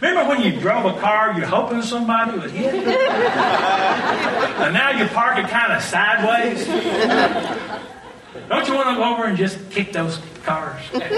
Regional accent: Wisconsin, United States; I'm a boy from Barron County. Yeah, I'm about as common as they come.

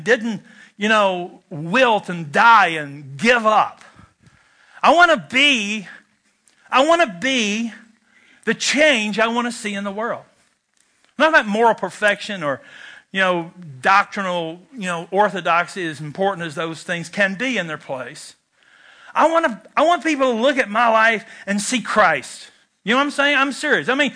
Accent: Kentucky, United States; Now, see, I'm from Kentucky, where smoking is a spiritual gift.

